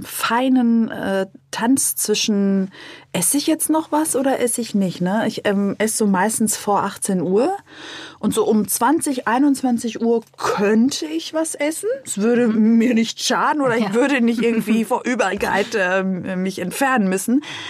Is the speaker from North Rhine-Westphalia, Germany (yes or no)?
no; Berlin, Germany; Ich komme mir aus Berlin.